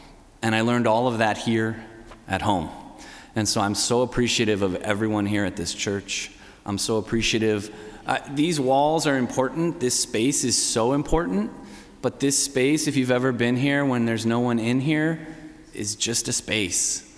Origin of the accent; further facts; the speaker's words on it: Florida, United States; I grew up in Florida and all these other places, and my dad was crazy and moved us all over the country and somehow settled here in this area finally